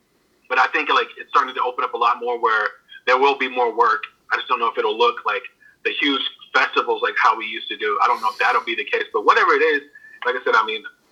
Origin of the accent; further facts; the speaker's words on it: Alabama, United States; Like, I'm from Alabama. We all speak. We know Southern hospitality.